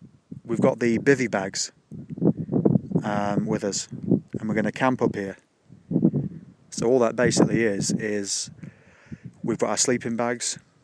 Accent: East Midlands, United Kingdom; We're from Derbyshire, so... A-up.

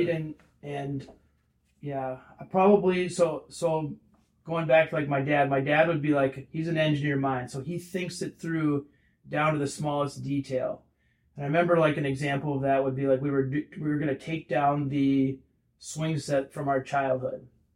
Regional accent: Plymouth, Minnesota, United States; also born or lived in Iowa City; No, I grew up in Plymouth, Minnesota, up in the cities. Okay. And then moved down to Iowa for undergrad.

